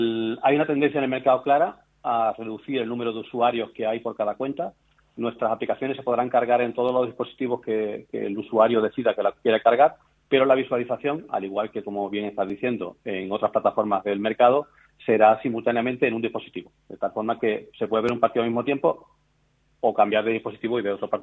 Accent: Andalusia, Spain; soy andaluz

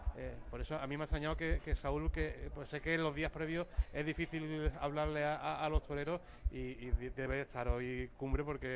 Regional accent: Antequera, Andalusia, Spain; yo soy antequerano y eso me empuja un poquito más. Yo tengo doble nacionalidad. Cuando estoy en Málaga me dicen que soy malagueño

